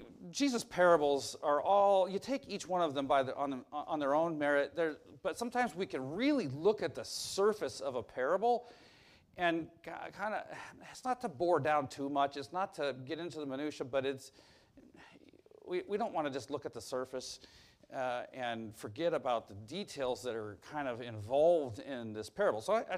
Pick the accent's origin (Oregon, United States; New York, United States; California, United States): Oregon, United States; now in Indiana, United States; We're from Oregon, that's what we know. And yet, we live in Indiana.